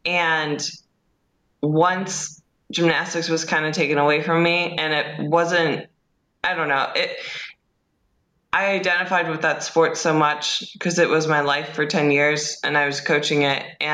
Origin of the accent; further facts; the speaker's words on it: Midwest, United States; well, I'm from the Midwest, just like you guys.